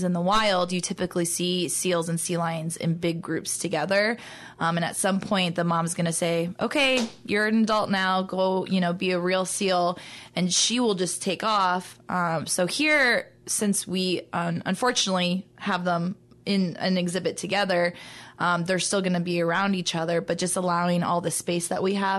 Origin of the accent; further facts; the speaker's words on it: Des Moines, Iowa, United States; But I grew up in Des Moines, and my two internships were actually here at Blank Park Zoo.